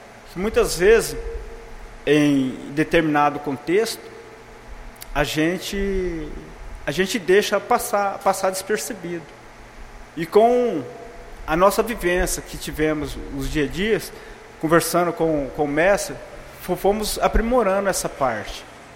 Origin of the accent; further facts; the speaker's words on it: Marília, São Paulo, Brazil; now in Garça, Brazil; Eu saí de Marília, cheguei aqui em Garça, constituí família, pude me formar, pude estudar, me formar, pude me profissionalizar